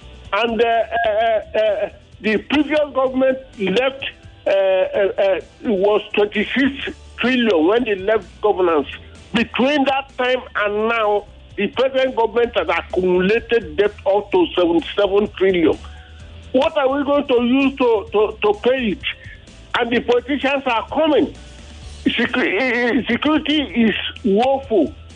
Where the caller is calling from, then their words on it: Maryland, United States; I'm calling from Mende, Maryland.